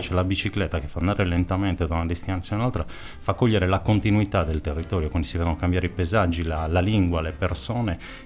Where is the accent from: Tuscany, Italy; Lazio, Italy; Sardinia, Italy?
Sardinia, Italy; Bosa; al tempo stavo all'università, io sono di Bosa, viaggiavo tra Bosa e Sassari in bicicletta